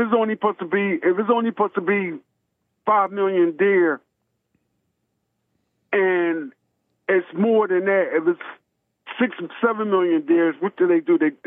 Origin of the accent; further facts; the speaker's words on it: Florida, United States; also born or lived in Philadelphia, Pennsylvania; I was born in Philadelphia. My mom brought me down to Florida when I was 2 years old, me, my brothers, and my sisters.